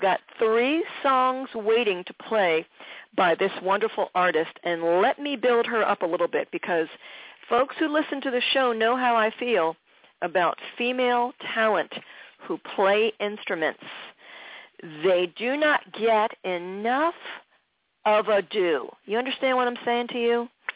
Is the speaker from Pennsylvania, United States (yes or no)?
yes; Philadelphia, Pennsylvania, United States; And then I found out that … was from Philly. So she embodies my hometown to me when she sings.